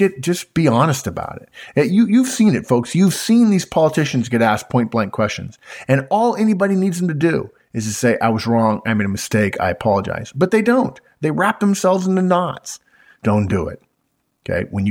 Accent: California, United States; I grew up in California. I grew up saying it. I spent time in Hawaii.

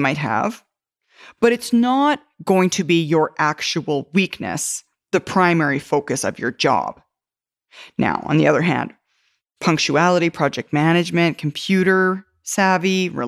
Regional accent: Canada; I'm a Canadian. I should know French.

